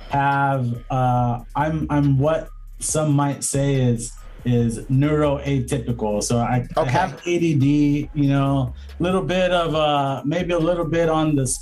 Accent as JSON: {"language": "English", "town": "Norco", "region": "California", "country": "United States", "tie": "born or raised there", "also_born_or_lived": "Santa Ana", "said": "So from third grade, I grew up in Norco, and I was, you know, the person I am today is molded by my time in Santa Ana"}